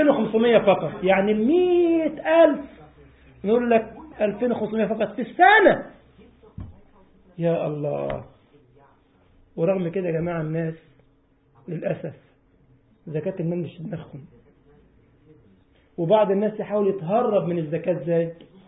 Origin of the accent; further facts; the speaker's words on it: Egypt; واحنا عندنا في مصر لك زفت من الزفت واسمه ضغط